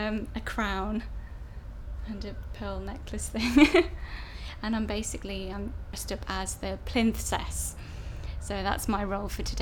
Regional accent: East Midlands, United Kingdom; I'm 27, and I'm from Leicestershire.

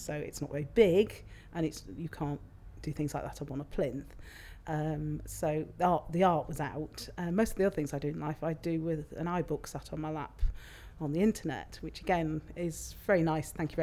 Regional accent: Northwich, North West England, United Kingdom; I'm 46 and I'm from Northwich in Cheshire.

